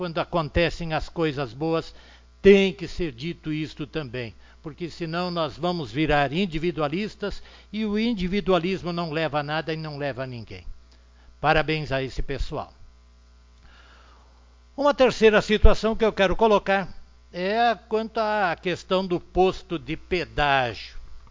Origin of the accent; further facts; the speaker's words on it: Arroio do Meio, Rio Grande do Sul, Brazil; nós somos de Arroio do Meio, e Arroio do Meio tem que lutar para que Arroio do Meio fique unida